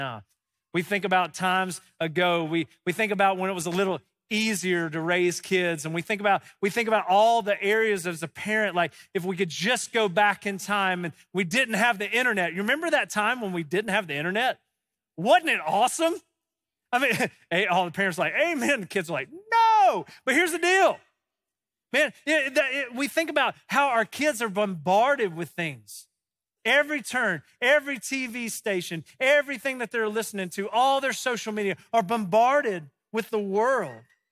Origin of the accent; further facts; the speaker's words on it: Loganville, Georgia, United States; It was kind of like my hometown in Loganville, Georgia. Our motto in Loganville was, "Where's Loganville?"